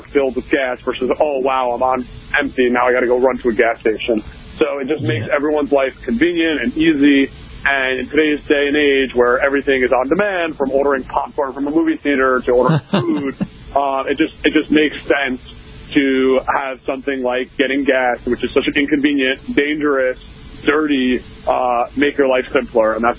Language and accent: English; New York, United States; I grew up in New York, and every gas station was closing down.